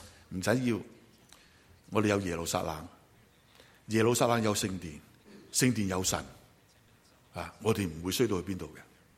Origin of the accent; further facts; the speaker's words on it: Hong Kong; 我又唔使驚，我香港長大，去邊度我走嗰度啦